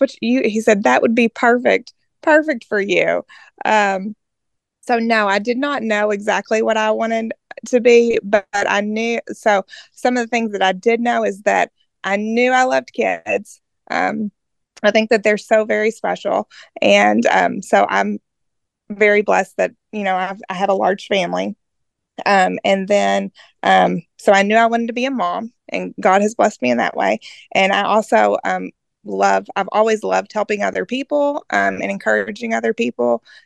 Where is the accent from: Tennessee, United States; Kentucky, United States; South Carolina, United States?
Kentucky, United States; Owensboro; I grew up in Owensboro, Kentucky. It's a small town in, Kentucky, and I was raised, by two Christian loving parents.